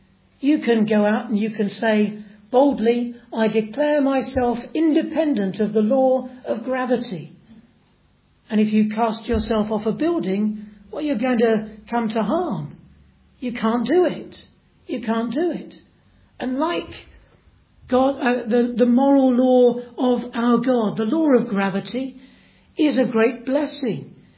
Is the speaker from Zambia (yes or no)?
no; United Kingdom; I'm assuming none of us here are American citizens. Because we're British citizens, we're outside of the sphere of his authority.